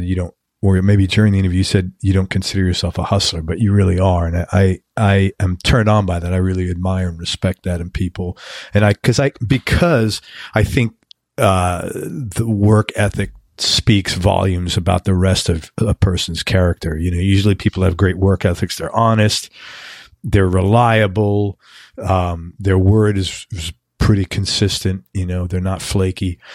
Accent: New York City, New York, United States; I grew up in New York City and there's like tons of, you know, people from the Philippines

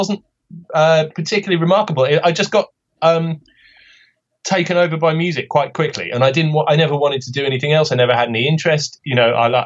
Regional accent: South East England, United Kingdom; now in United States; About half an hour outside of London.

